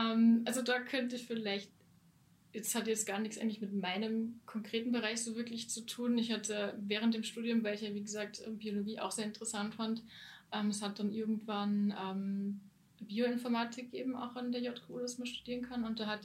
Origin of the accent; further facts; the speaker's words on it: Germany; moved away as an adult; now in Linz, Austria; dass ich nach Linz gekommen bin, also ich bin eigentlich aus Deutschland und ich habe zur Schulzeit meinen Freund kennengelernt, der halt Linzer ist und da war es dann so ein bisschen klar, okay, zum Studium komme ich dann her.